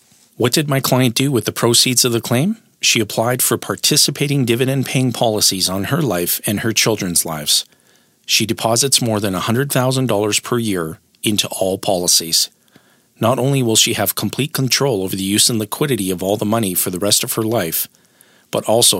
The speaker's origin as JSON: {"language": "English", "town": "Timmins", "region": "Ontario", "country": "Canada", "tie": "born or raised there", "moved": "as an adult", "lives_now": "Edmonton, Canada", "said": "I was in my early 20s and I received a job promotion that required a move from my hometown of Timmins, Ontario to Edmonton, Alberta."}